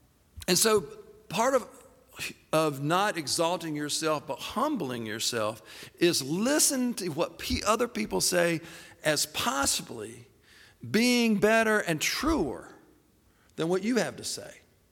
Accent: Laurel Hill, United States; and, you know, I'm from Laurel Hill, population 500.

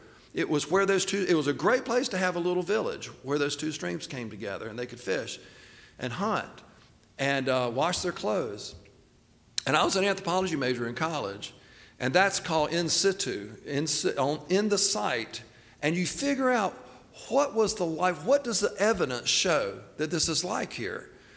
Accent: Laurel Hill, North Carolina, United States; The lake I grew up on out in Laurel Hill is called Richmond Mill Lake.

